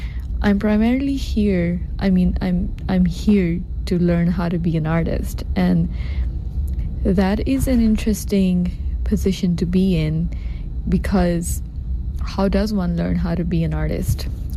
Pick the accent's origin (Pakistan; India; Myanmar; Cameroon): Pakistan; moved away as an adult; now in United States; I'm originally from Pakistan, and I just moved here less than 5 to 6 months ago.